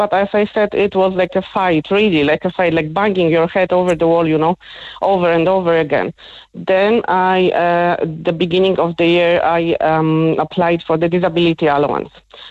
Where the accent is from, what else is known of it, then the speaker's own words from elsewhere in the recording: Poland; English is a second language; now in Ireland; No, I obviously not going to be ever Irish because I was born and bred in Poland, you know.